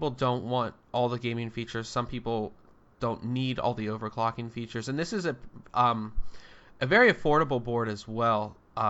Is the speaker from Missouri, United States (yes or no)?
no; Pittsburgh, Pennsylvania, United States; I mean, it's black and gold and I'm from Pittsburgh, so